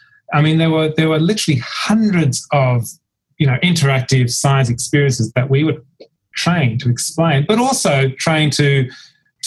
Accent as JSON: {"language": "English", "town": "Canberra", "region": "Australian Capital Territory", "country": "Australia", "tie": "born or raised there", "said": "I grew up in Canberra. I was naturally curious."}